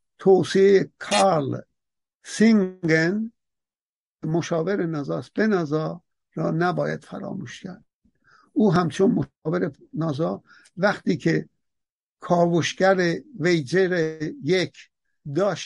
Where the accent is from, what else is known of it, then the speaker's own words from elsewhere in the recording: Azerbaijan, Iran; نه که من آذربایجانی ایرانی هستم